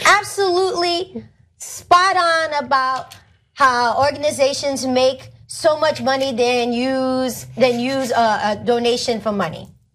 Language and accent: English; East Coast, United States; But yeah, I'm from the East Coast, so I tend to say pitcher a lot.